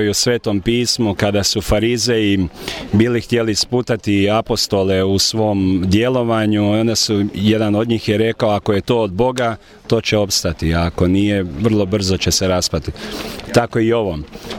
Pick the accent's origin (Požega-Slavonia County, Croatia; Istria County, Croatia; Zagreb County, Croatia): Požega-Slavonia County, Croatia; Požega; Iz Požege.